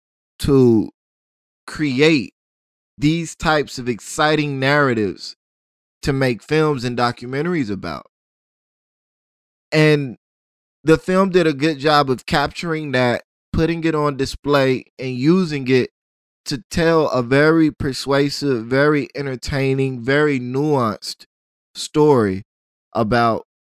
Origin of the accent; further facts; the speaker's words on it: Tallahassee, Florida, United States; Me being a Floridian, I do have a love for all things Florida, but I'm from North Florida. I'm from Tallahassee, a place that was mentioned in the film. But that's where I'm from.